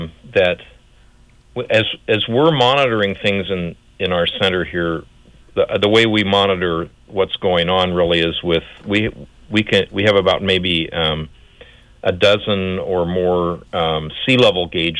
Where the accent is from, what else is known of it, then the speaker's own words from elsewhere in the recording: Kansas City, Missouri, United States; I grew up in Kansas City. I had no idea what a tsunami was.